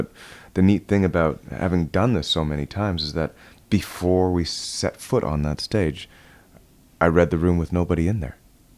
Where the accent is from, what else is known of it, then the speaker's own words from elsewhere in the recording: Toronto, Ontario, Canada; And I look at my hometown, Toronto, as the meeting place.